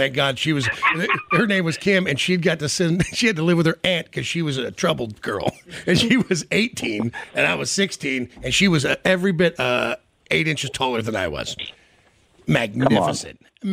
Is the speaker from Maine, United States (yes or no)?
no; Olathe, Kansas, United States; my good buddy Mick that I grew up with, where I grew up in Olathe, Kansas, the Kansas School for the Deaf is right there.